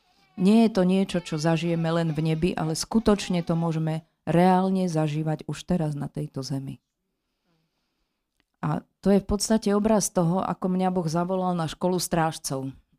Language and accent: Slovak; Rumanová, Nitra Region, Slovakia; som z Rumanovej pri Nitre.